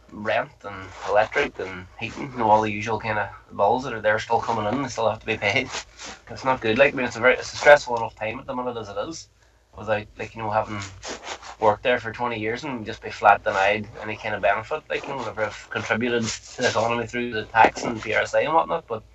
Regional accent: Ulster, Ireland; Born and raised in Donegal, I've worked in the same job since I was 16, that's 20 years ago now

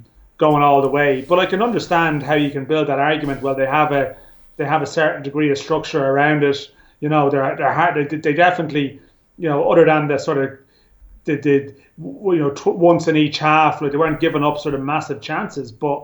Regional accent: Ireland; Like, I think sometimes maybe as Irish people comment, and do we let our heart rule our head on occasion

